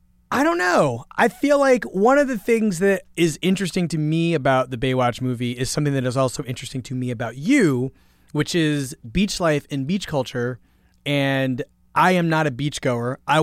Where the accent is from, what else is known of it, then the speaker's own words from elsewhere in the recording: Philadelphia, Pennsylvania, United States; as a kid, I grew up in Philadelphia, as you mentioned. Our beach was on the Jersey Shore.